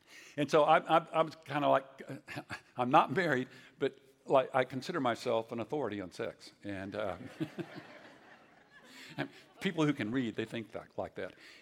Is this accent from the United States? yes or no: yes; Fort Worth, Texas, United States; When I was 18 years old, I was raised in Fort Worth